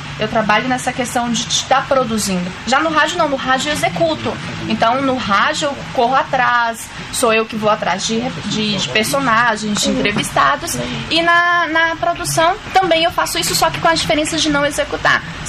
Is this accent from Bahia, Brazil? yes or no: yes; Palmas de Monte Alto, Bahia, Brazil; now in Presidente Prudente, Brazil; eu venho de uma cidade chamada Palmas de Monte Alto, interior da Bahia, divisa ali com Minas.